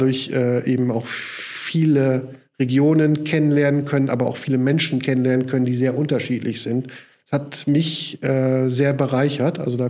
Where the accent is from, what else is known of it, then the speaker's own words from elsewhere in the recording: Münster, North Rhine-Westphalia, Germany; also born or lived in Kiel; now in Geldern, Germany; Ich bin dann nach Geldern an den Niederrhein gezogen als Münsteraner. Das ist dann nicht so weit weg von Münster.